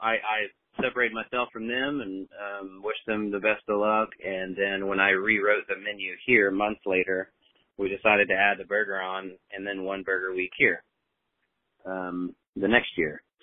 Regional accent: San Diego, California, United States; I grew up out west in San Diego, always had a drive for Mexican food

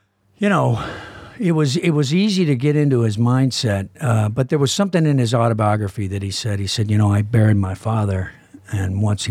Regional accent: Southern United States, United States; I'm originally from the South, even though in Copland I was talking like I was from Jersey. But I am a Southerner by birth, and … is a big part of my life.

